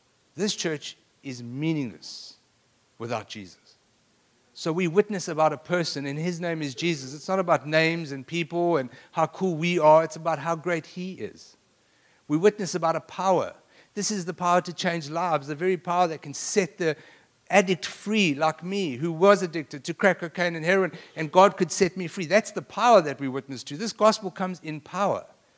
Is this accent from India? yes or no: no; South Africa; now in Lubbock, United States; I know that most of you thought that I was from Lubbock, Texas. But I'm not. I'm actually from South Africa.